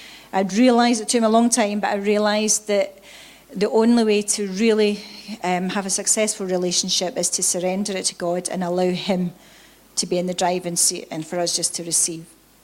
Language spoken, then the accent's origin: English; Greenock, Scotland, United Kingdom; moved away as an adult; now in Indonesia; So you can tell that I'm not Indonesian for the accent, yeah? So I'm Scottish, but I have been born and brought up in Greenock. But I have been out in Indonesia now for 18 years.